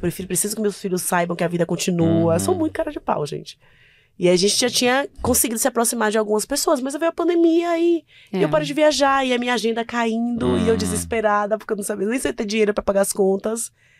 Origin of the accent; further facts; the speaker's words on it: Bahia, Brazil; now in São Paulo, Brazil; seria a minha mudança para São Paulo. Eu sou baiana.